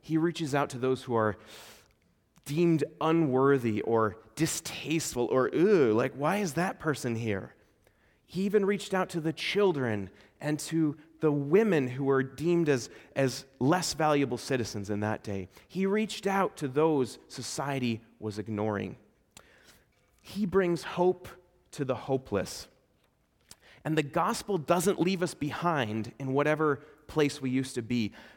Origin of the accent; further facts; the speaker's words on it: Estonia; Growing up in Estonia, I felt what it was like to be a stranger and far away.